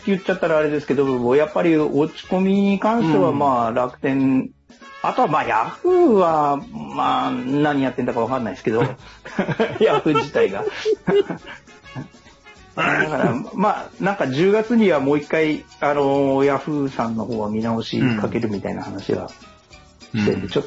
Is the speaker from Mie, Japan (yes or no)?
no; Fukushima, Japan; 菊池さんも自分も福島ですから、